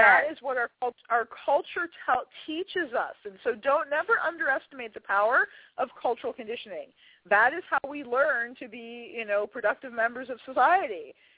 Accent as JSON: {"language": "English", "country": "United States", "said": "I'm based in Western Washington, so I'm an American."}